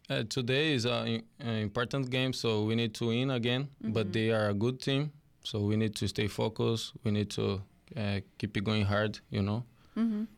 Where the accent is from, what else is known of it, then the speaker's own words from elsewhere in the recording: Brazil; English is a second language; now in Yuma, United States; I'm from Brazil.